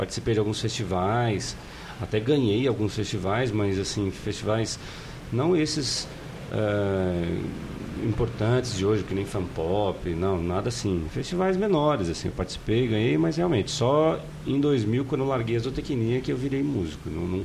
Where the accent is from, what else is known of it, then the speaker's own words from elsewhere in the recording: Brazil; accent: interiorano; É o meu sotaque, que é um pouco interiorano, né?